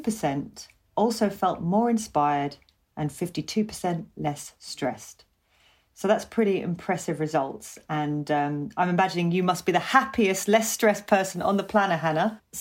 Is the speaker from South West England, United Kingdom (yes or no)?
yes; Weymouth, South West England, United Kingdom; born there; I was born in Weymouth in Dorset, right by the beach. … is Filipino or Tagalog for waves.